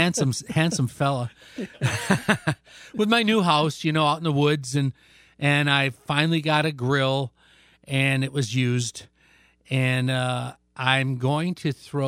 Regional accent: Reed City, Michigan, United States; which I grew up listening to in Reed City.

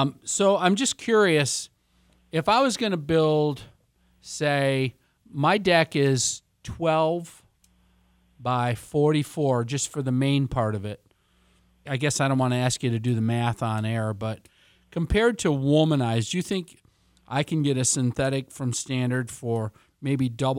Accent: Reed City, Michigan, United States; Dude, I grew up in Reed City, so I spent every summer in Ludington

